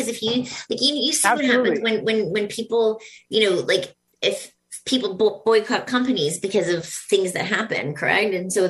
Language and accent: English; Canada; I was like, oh, I'm from Canada.